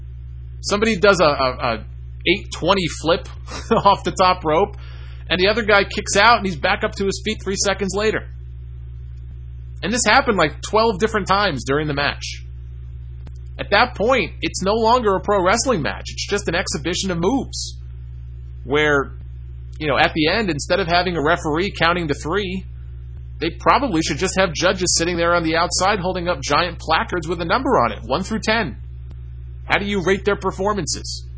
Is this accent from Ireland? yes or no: no; Malaysia; I'm from Malaysia